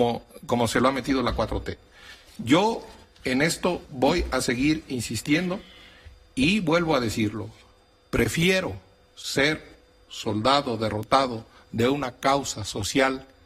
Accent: Mexico; Yo soy un mexicano que tengo 4 hijos y que soy optimista

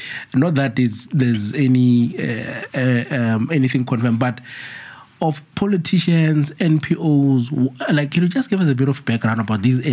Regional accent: Gauteng, South Africa; You know, also just while on that, you know, I'm from Gauteng.

